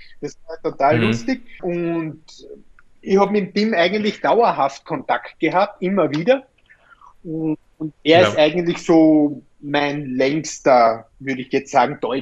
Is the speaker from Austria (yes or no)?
yes; Austria; bei uns in Österreich